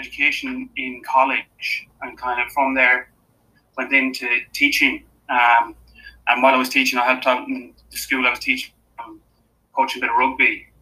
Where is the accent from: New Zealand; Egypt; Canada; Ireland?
Ireland; Castlebar, Connacht; now in Donabate, Ireland; Originally, I'm from Castlebar in County Mayo, a small town in the west of Ireland, just north of Galway City. And now I live in a small village in Dublin, seaside village called Donabate. So it's just north County Dublin.